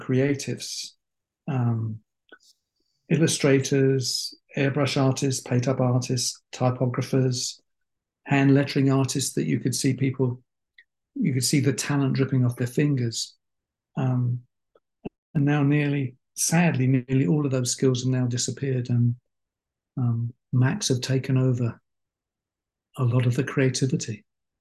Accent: United Kingdom; as a Brit, one of the things that fascinates me about America

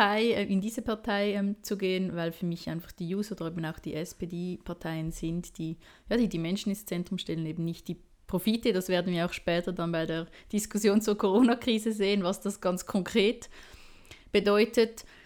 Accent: Winterthur, Zurich, Switzerland; ich komme aus Winterthur, bin 33 Jahre alt

